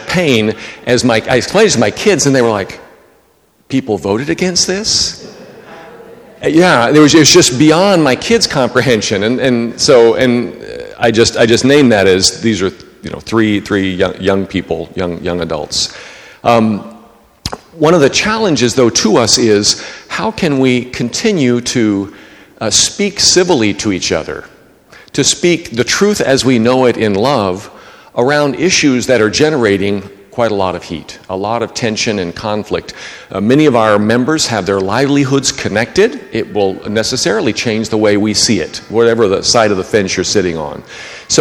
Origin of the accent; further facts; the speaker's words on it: Dallas, Texas, United States; I'm from Dallas, Texas, and so all five presbyteries in Texas really struggled with this.